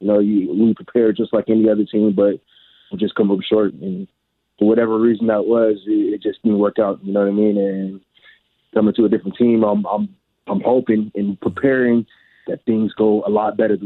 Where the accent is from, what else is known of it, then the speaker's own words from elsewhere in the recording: Los Angeles, California, United States; I'm from California originally, Los Angeles area, and I didn't know anything about Oregon State